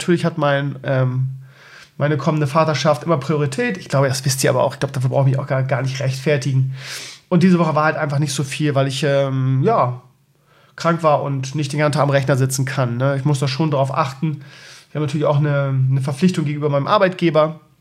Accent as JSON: {"language": "German", "region": "Bremen", "country": "Germany", "lives_now": "Tangstedt, Germany", "said": "Ich komme aus Tankstedt, Schleswig-Holstein. Eigentlich bin ich Bremer, der in Schießel zu Hause ist."}